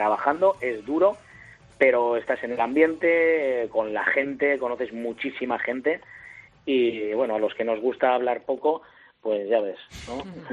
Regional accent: Navarre, Spain; Yo soy navarrico, soy navarro.

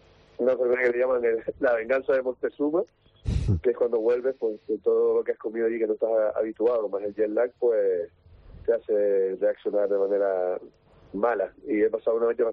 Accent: Canary Islands, Spain; accent: Canarian

